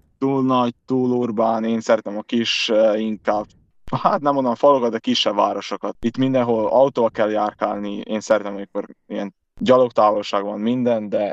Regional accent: Hódmezővásárhely, Csongrád-Csanád, Hungary; meg otthon, Hódmezővásárhelyen, ott meg folytatom az edzést vele, hogy hazaérek februárban.

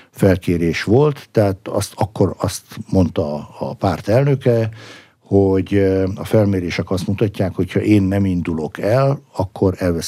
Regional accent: Veszprém, Veszprém County, Hungary; a szülővárosom Veszprém készült arra, hogy Európa kulturális fővárosa legyen

